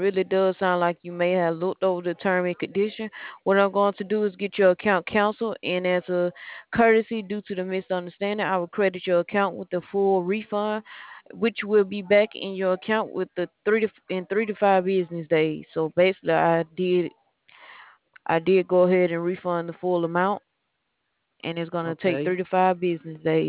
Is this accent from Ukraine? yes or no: no; Alabama, United States; I'm from Alabama.